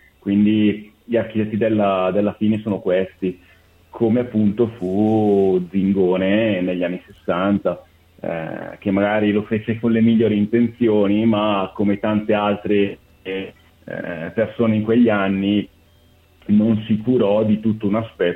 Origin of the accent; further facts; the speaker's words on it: Bergamo, Lombardy, Italy; Quindi noi che siamo cresciuti a Bergamo e nella provincia di Bergamo, abbiamo visto innumerevoli esempi